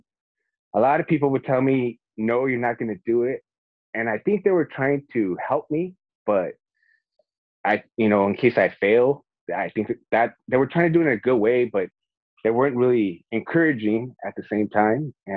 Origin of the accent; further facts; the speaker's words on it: Los Angeles, California, United States; And then LA, because of it's my hometown race.